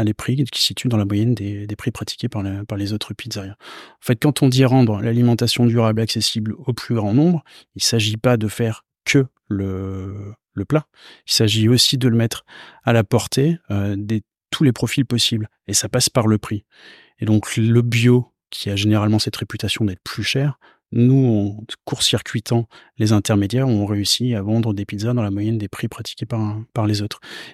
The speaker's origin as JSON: {"language": "French", "region": "Nouvelle-Aquitaine", "country": "France", "said": "Moi, je suis originaire du Périgord et j'achète ma tomate en Périgord."}